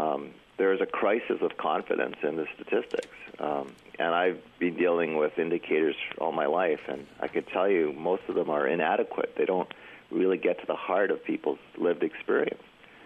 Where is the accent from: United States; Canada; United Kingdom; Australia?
Canada; I'm a Canadian.